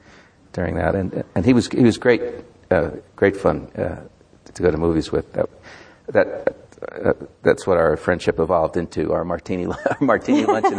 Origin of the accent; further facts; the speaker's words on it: New Jersey, United States; I grew up on the Hudson, on the Palisades, and the air and the quality of light, the aroma of the river, Manhattan across the way